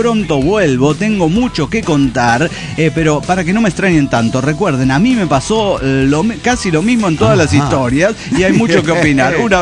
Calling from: Saltillo, Coahuila, Mexico; de Saltillo, Coahuila.

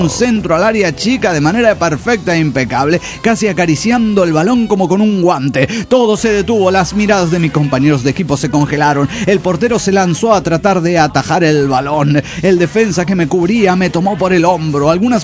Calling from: Costa Cocos, Veracruz, Mexico; de Costa Cocos, Veracruz.

